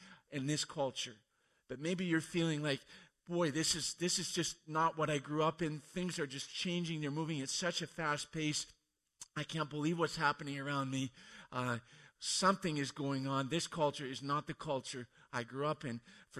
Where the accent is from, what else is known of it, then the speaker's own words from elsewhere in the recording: Alberta, Canada; when I was growing up in Alberta